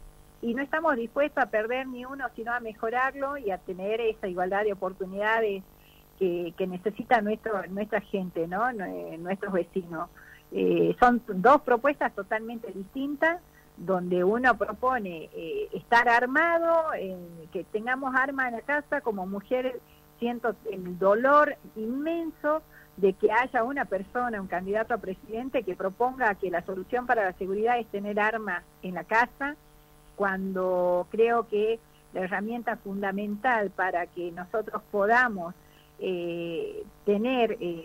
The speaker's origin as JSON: {"language": "Spanish", "region": "Salta", "country": "Argentina"}